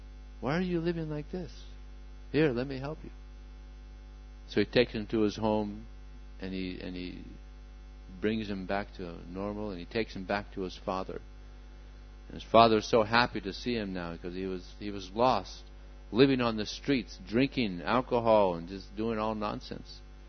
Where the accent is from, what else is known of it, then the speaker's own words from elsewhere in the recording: United States; I'm from America, and I didn't know anything about the philosophy of India.